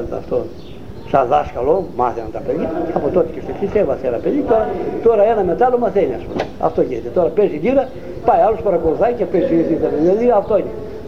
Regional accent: Eastern Macedonia and Thrace, Greece; ποιος με έχει συστήσει εκεί πέρα που είμαι Θρακιώτης

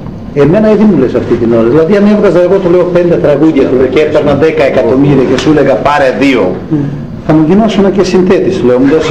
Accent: Greece; born there; γεννήθηκα εδώ, στην Ελλάδα, πατρίδα μου εδώ.

